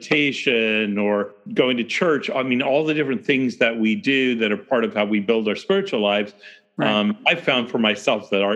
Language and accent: English; Eugene, Oregon, United States; Yeah, I live in Eugene, Oregon. I grew up kind of in this vicinity.